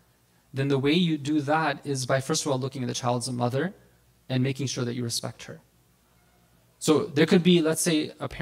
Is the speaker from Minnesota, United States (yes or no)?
yes; Minnesota, United States; You know, I remember some years back in my home state of Minnesota